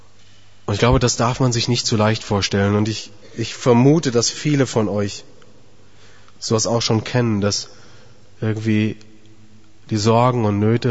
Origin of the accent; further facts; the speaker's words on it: Grünberg, Hesse, Germany; ich komme aus Grünberg